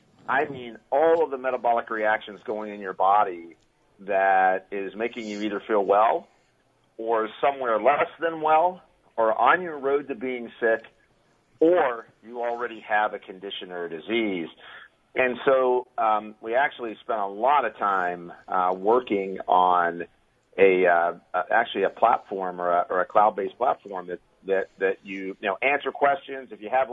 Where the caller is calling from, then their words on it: California, United States; I'm actually back home in Southern California today.